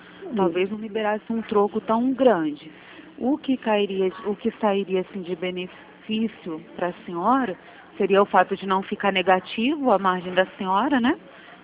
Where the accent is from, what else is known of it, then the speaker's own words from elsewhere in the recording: Santa Cruz, Rio de Janeiro, Brazil; eu sou daqui da de Santa Cruz, porque eu fico aqui perto da agência mesmo de Santa Cruz, dentro do shopping.